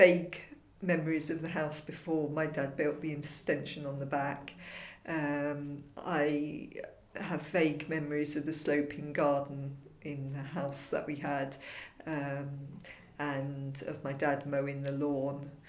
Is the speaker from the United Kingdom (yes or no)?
yes; Basingstoke, South East England, United Kingdom; born there; I was born down in Basingstoke.